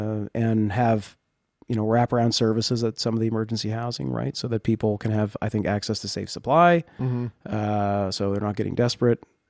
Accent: Yarmouth, Nova Scotia, Canada; I come from Yarmouth. We've had a very stable population

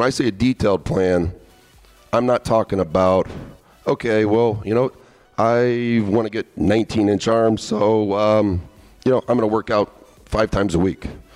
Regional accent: Indianapolis, Indiana, United States; 47 miles from my hometown, Indianapolis, Indiana

